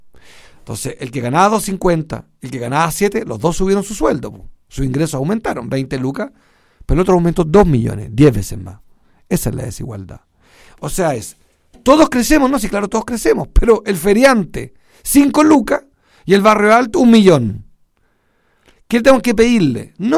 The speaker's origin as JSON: {"language": "Spanish", "country": "Chile", "said": "porque somos solidarios los chilenos entre nosotros."}